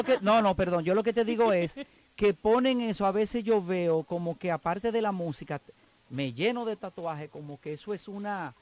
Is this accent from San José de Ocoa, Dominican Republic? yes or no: no; Los Alcarrizos, Santo Domingo, Dominican Republic; Pues yo me crié en Los Alcarrizos, más de 30 años